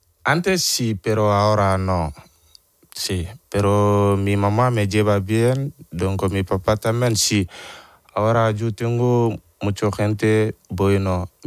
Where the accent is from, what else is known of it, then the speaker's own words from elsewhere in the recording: Gambia; Spanish is a second language; Tú sabes, antes yo estaba pequeñito de Gambia, me pasa ahí muchas cosas